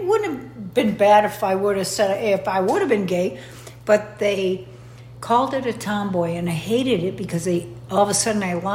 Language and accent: English; South Bend, Indiana, United States; South Bend, Indiana. I was the third of seven kids.